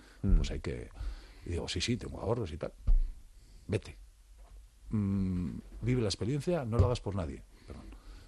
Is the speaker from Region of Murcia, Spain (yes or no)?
no; Bilbao, Basque Country, Spain; now in Logroño, Spain; Yo soy de Bilbao, ¿vale? Pero llevo ya muchos años viviendo en Logroño. Ya llevo desde el año 2007.